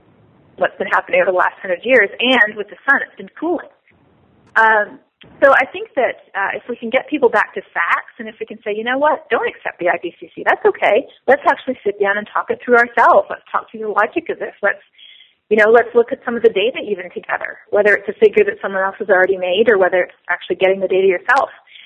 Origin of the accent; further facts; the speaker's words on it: Toronto, Ontario, Canada; now in United States; I'm originally from Toronto, and I know in Toronto I've seen things change over my lifetime for sure. Now I live in West Texas